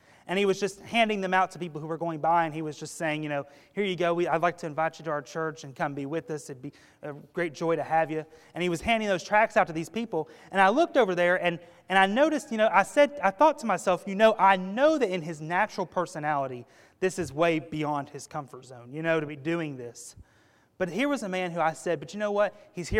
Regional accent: Tennessee, United States; I remember growing up in East Tennessee, we'd always go to Maryland every year.

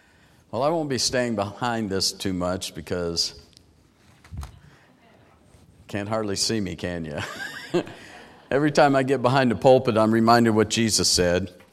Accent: Detroit, Michigan, United States; And I grew up in Detroit. I know what gunfire sounds like.

